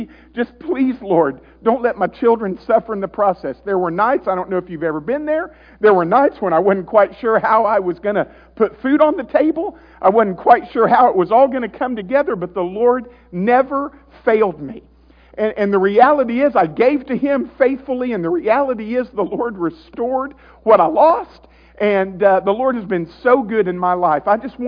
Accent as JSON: {"language": "English", "region": "Alabama", "country": "United States", "said": "And because I'm from Alabama, okay?"}